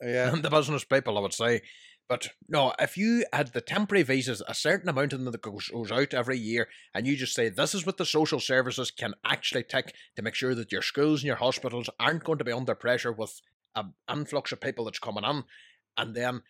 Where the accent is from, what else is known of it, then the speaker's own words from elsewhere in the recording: Ireland; But if that type of reality is not really there for us ourselves as Irish people, it's just not really.